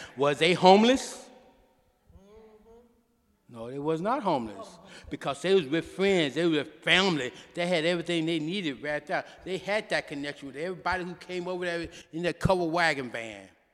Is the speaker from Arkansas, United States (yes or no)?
yes; Arkansas, United States; When I was a kid growing up in Arkansas, I knew everybody in my neighborhood.